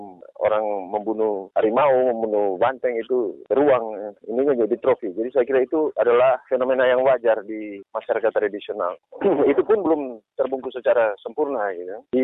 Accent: Manado, North Sulawesi, Indonesia; daging anjing itu kan seolah-olah kebanggaan gitu bahwa ini identitas kita, orang Manado itu mesti makan anjing

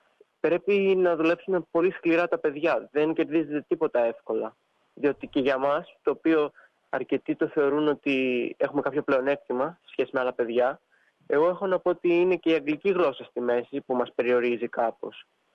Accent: Kavala, Eastern Macedonia and Thrace, Greece; now in Melbourne, Australia; Εγώ επειδή είμαι από την Καβάλα και ήταν μικρή πόλη Καβάλα

